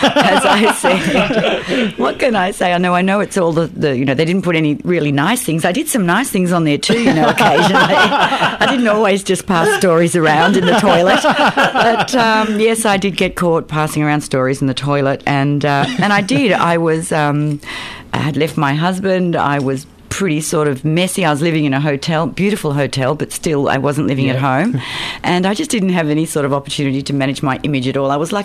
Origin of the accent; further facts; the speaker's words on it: Melbourne, Victoria, Australia; I lived in Melbourne. I grew up in Melbourne. I went to MLC.